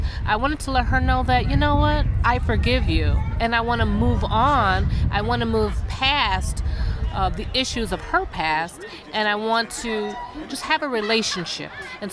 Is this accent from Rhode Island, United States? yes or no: no; Buffalo, New York, United States; I am born and raised in Buffalo, New York.